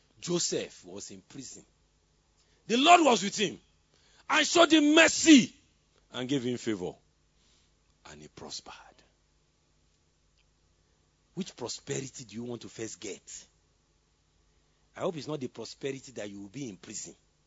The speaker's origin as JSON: {"language": "English", "region": "Lagos", "country": "Nigeria", "tie": "born or raised there", "said": "when I used to live in Lagos, I grew up in Lagos"}